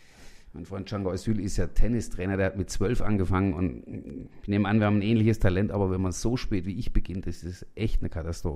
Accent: Southern Germany, Germany; und das ist Süddeutschland, ich komme aus Süddeutschland

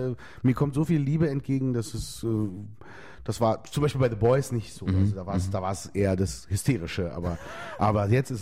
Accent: Berlin, Germany; Also ich komme aus Berlin.

